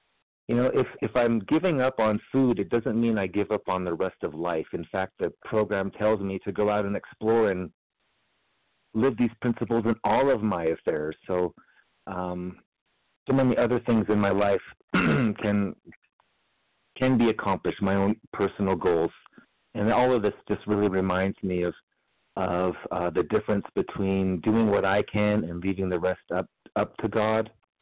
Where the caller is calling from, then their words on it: New Mexico, United States; Good morning. … I'm a compulsive overeater from New Mexico.